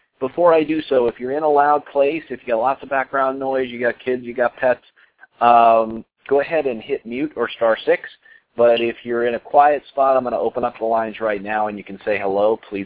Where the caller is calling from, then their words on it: Colorado, United States; I'm calling in from Colorado here